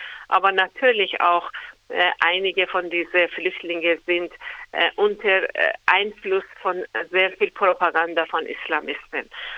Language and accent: German; Iran; German is a second language; Also ich komme aus dem Iran